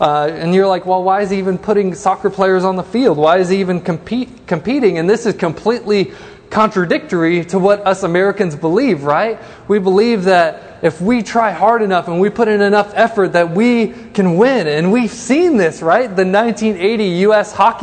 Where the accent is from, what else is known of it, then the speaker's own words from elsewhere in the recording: England, United Kingdom; born there; I was born in England, so I'm a huge England fan